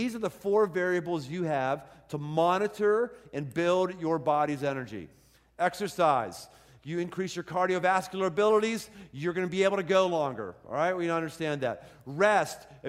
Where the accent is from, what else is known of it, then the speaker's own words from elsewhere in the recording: Pittsburgh, Pennsylvania, United States; the key goal I had growing up in Pittsburgh was to collect every single Pittsburgh Pirate in the baseball card series every single year.